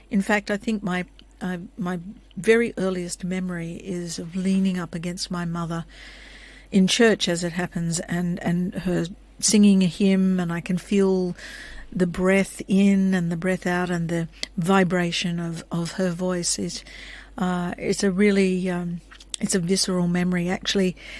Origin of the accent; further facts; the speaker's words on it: Australia; So I come from Yorta Yorta country on my mother's side. It's a matrilineal heritage, so I call myself a 21st century urban woman who is Yorta Yorta by birth.